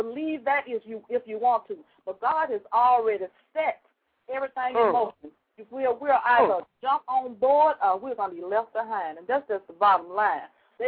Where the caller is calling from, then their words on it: Birmingham, Alabama, United States; I'm calling from Birmingham, Alabama.